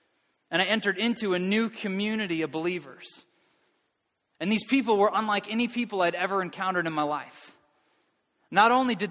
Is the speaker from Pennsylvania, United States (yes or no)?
no; Edina, Minnesota, United States; I grew up right here in Edina. I had a great family that loved me and I loved them.